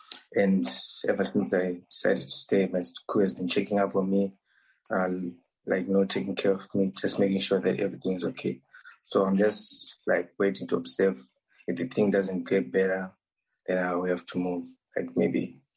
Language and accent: English; Zimbabwe; moved away as an adult; now in Khmelnytskyi, Ukraine